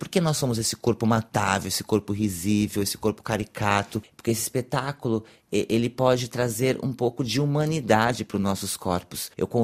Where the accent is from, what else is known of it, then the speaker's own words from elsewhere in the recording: Brazil; Porque a travesti é uma identidade latino-americana, eu sou brasileira.